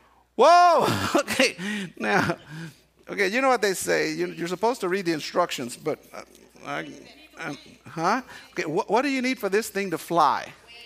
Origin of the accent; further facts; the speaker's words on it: Cuba; I remember as a kid, growing up in Cuba, in Cuba, we didn't celebrate Christmas.